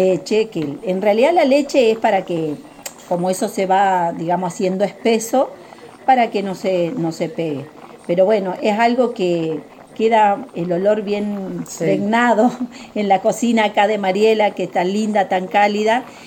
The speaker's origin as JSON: {"language": "Spanish", "town": "Bajada del Agrio", "region": "Neuquén", "country": "Argentina", "tie": "born or raised there", "said": "yo soy de acá de Neuquén, nativa, y soy de Bajada del Agrio, así que ya es un pueblito más cerca de la cordillera, que está entre Mariano Moreno, si no lo conocéis, Las Lajas."}